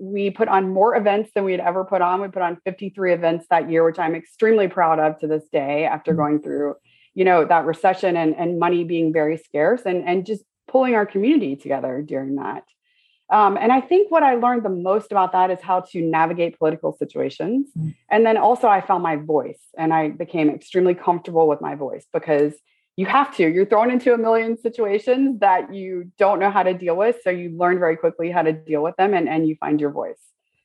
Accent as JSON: {"language": "English", "region": "Florida", "country": "United States", "tie": "born or raised there", "moved": "as an adult", "lives_now": "New York, United States", "said": "So I grew up in Florida. I graduated from the Ringling School of Art and Design in Sarasota, Florida."}